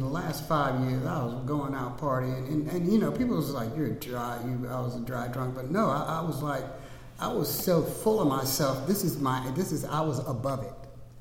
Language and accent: English; Louisiana, United States; And I'm from Louisiana. My people are from New Orleans.